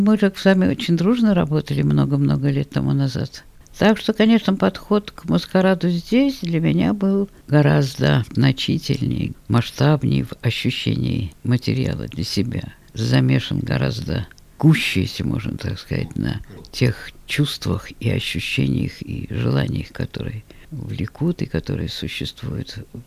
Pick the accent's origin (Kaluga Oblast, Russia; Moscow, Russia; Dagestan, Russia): Moscow, Russia; born there; сыграть спектакли у себя на родине. Я рождена в Москве.